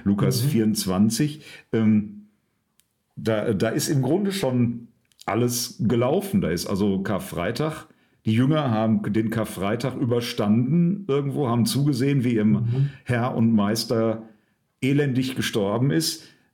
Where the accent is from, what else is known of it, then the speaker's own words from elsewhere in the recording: North Rhine-Westphalia, Germany; Und wie ja manche wissen, komme ich ja ursprünglich aus dem Ruhrgebiet